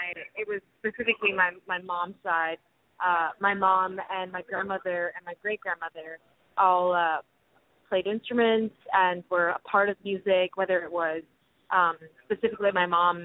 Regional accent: Istanbul, Turkey; I was born and I grew up in Turkey and in Istanbul because my dad's Turkish.

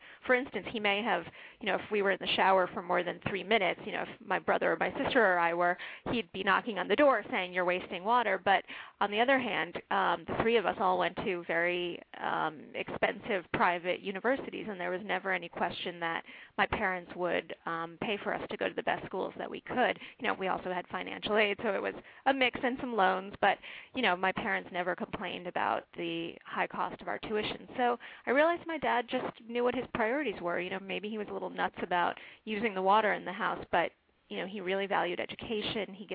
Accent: Connecticut, United States; When I was growing up in Connecticut, he didn't let us turn the heat above 50 degrees

